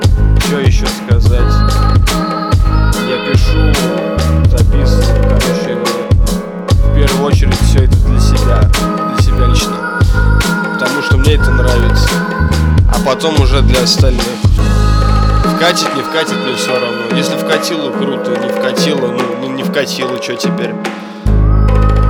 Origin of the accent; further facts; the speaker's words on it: Saratov, Saratov Oblast, Russia; Я из Саратова, с Ленинского района. Это будет рэп из Саратова.